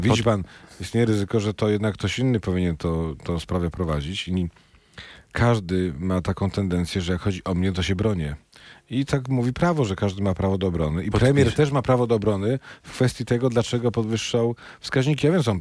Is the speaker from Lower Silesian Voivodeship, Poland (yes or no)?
yes; Wrocław, Lower Silesian Voivodeship, Poland; jest w sejmiku dolnośląskim, ja z Wrocławia jestem